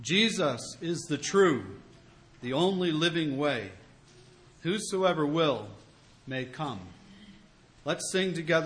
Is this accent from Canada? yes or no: yes; Laurinville, New Brunswick, Canada; Where I grew up in Laurinville, New Brunswick